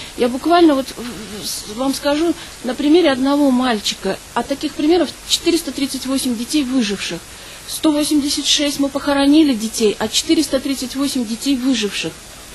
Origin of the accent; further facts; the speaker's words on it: Beslan, North Ossetia–Alania, Russia; Я из Беслана.